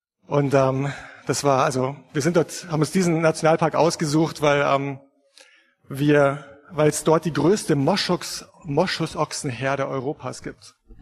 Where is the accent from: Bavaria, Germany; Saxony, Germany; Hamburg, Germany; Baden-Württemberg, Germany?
Bavaria, Germany; Also ich bin in Bayern aufgewachsen, wir waren viel wandern.